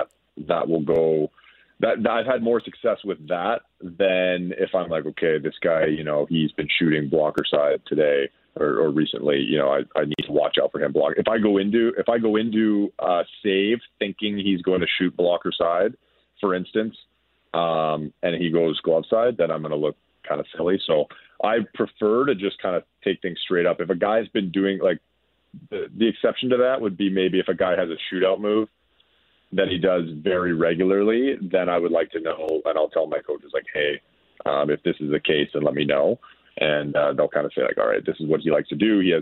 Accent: Winnipeg, Manitoba, Canada; also born or lived in Calgary; I'm from Winnipeg, actually, but I've been living in Calgary in the summer. We're about an hour away from the Rocky Mountains.

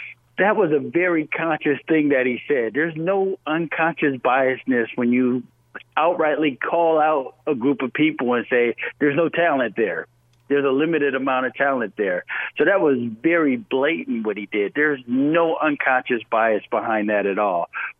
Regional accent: Rochester, New York, United States; Well, Shalane, you know, I come from Rochester, New York

